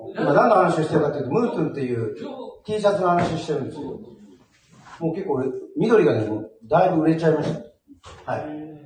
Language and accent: Japanese; Yamanashi, Japan; 皆さん沖縄の方だと思ってるかもしれませんけど、分は、山梨県出身でございます